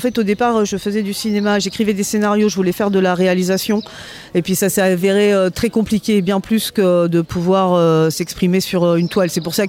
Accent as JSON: {"language": "French", "region": "Grand Est", "country": "France", "said": "Alors, moi, physiquement, je viens de Lorraine."}